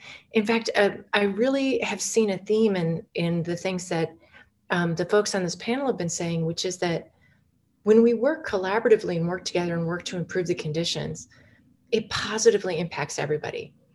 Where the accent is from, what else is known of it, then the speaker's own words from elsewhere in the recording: Wyoming, United States; I grew up in Wyoming. Wyoming was the first state to allow women to vote.